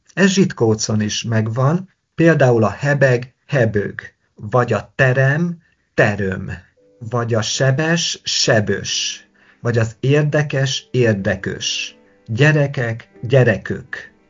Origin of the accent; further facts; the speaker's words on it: Zakarpattia Oblast, Ukraine; Én ugye Kárpátaljáról származom, egy Ungvár melletti faluból